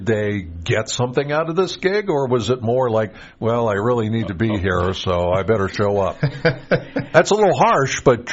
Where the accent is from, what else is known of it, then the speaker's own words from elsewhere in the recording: Penns Valley, Pennsylvania, United States; I'm from Penns Valley.